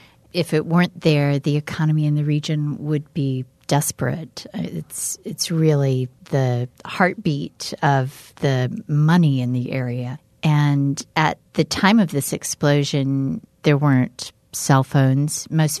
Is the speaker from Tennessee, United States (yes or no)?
yes; Tennessee, United States; now in Wisconsin, United States; though I've lived in Wisconsin for almost 16 years now, if you ask me where I'm from, I'll still say I'm from East Tennessee. Not even from Tennessee, East Tennessee.